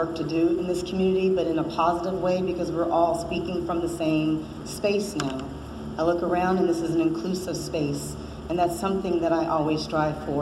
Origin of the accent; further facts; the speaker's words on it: Midwest, United States; When I came to this community, it was very strange for me. I came from the Midwest.